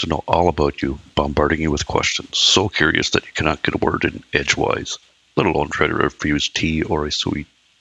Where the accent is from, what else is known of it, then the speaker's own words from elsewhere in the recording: Rigolet, Newfoundland and Labrador, Canada; I am from Riglet, Nunatsiavut.